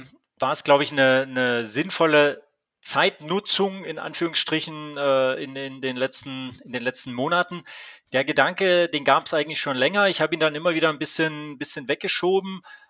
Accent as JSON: {"language": "German", "town": "Leipzig", "region": "Saxony", "country": "Germany", "said": "Also ich komme ja aus Leipzig"}